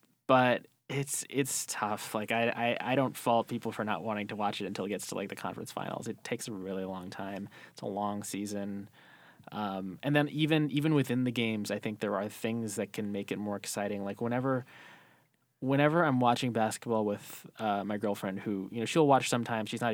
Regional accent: Philippines; or I'm Filipino

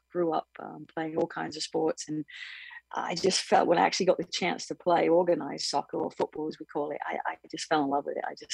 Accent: England, United Kingdom; And obviously growing up in England, it was, you know, it's everywhere.

